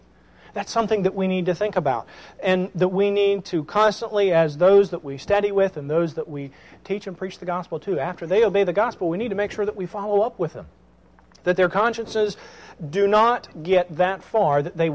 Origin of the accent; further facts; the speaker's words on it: Atlanta, Georgia, United States; I mean, that happened when I grew up in Atlanta a lot. The high school that I was at, you know, 2,000 or 3,000 kids there.